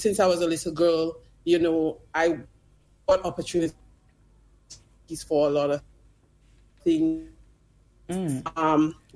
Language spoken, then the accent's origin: English; Grass Street, St. Lucia; born there; I was born in St. Lucia, Cash mm-hmm. Trees, Grass Street.